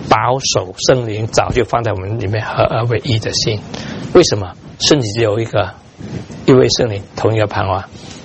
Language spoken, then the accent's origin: Chinese; China; 中国人有一些问题，我是中国人，我在 Chinatown 的时候看着他们做生意